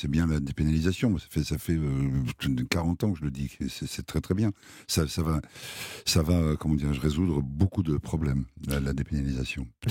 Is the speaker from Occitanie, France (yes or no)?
no; Paris, Île-de-France, France; born there; moi je suis né ici en France, à Paris